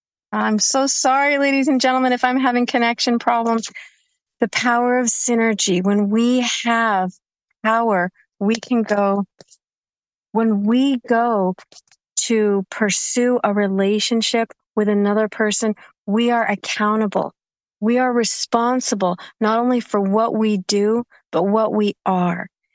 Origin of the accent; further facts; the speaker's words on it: United States; Ordinarily, I would have said, especially in the United States, because yes, being American, I know exactly what's going on in this country at all times.